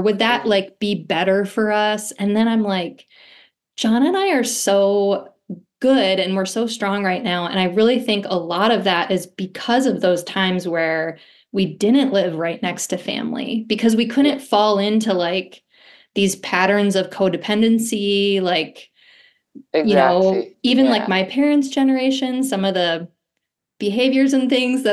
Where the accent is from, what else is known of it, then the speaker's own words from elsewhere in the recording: New York, United States; So we had 2 years in Georgia. I'm from New York State. And then we moved back to New York and we were there for a few years.